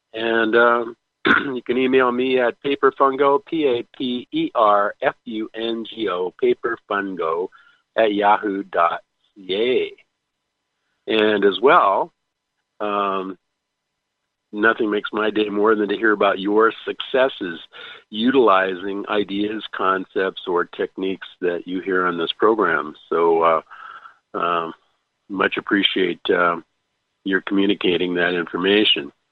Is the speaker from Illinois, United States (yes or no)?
no; Omaha, Nebraska, United States; And even thinking about my hometown, which got it with H ohm in the middle, home. My hometown is Om Aha.